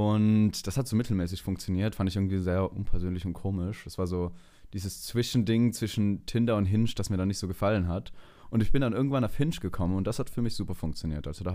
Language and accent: German; Austria; now in Berlin, Germany; Also ich bin ursprünglich aus Österreich und komme da aus einem ganz kleinen Dorf und habe da auch sehr lange gelebt und irgendwann dann mal in ein paar anderen Städten gewohnt, die ein bisschen größer sind.